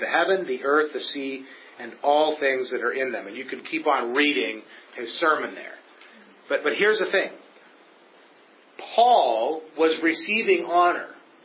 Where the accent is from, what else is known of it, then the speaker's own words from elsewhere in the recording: Canada; Most of us, you know, we're Canadian. We're too polite to do that sort of thing.